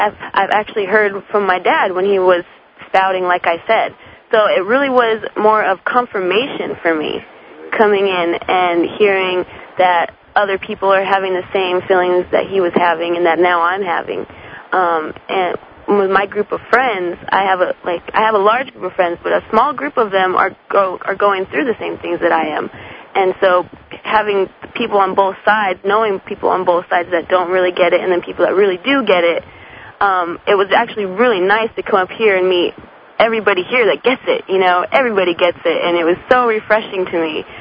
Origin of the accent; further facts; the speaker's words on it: Albuquerque, New Mexico, United States; Well, I'm from Albuquerque, New Mexico, and I came up here with my father, who went through a spiritual awakening a few months ago.